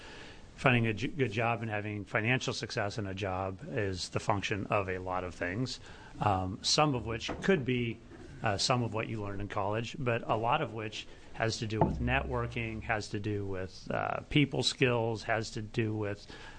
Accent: Eugene, Oregon, United States; I'm the state senator from Eugene, and I'm from Eugene.

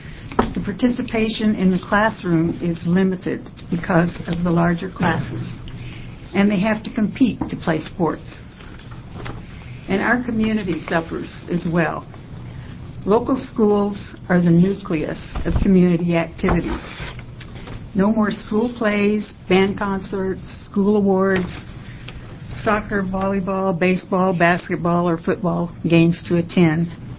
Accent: Canyonville, Oregon, United States; from Canyonville, Oregon, and I'm with the Canyonville School Committee in support of Senate Bill 462.

